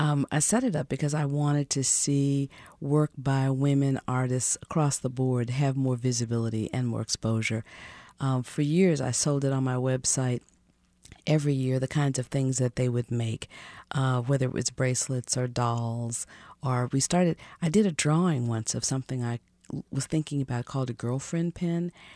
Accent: Jefferson City, Missouri, United States; I grew up in Jefferson City. They had art contests in the newspaper, and I entered several times, and I won every time I entered.

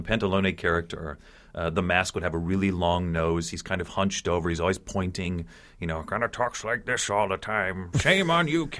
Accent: Florida, United States; when I grew up in Florida in the 80s and early 90s

